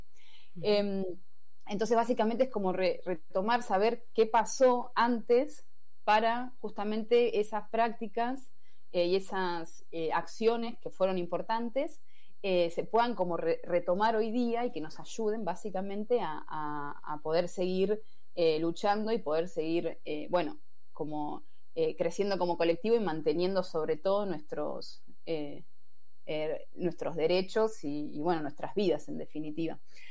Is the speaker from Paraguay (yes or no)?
no; Argentina; nosotras, todas las participantes somos de Argentina, sí.